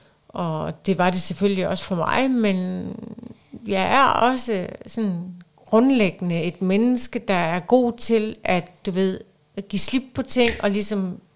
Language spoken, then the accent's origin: Danish; North Denmark Region, Denmark; så jeg er jo fra Nordjylland og vokset op de første 11 år af mit liv på landet, kan man vist godt kalde det, i en lille by mellem Frederikshavn og Skagen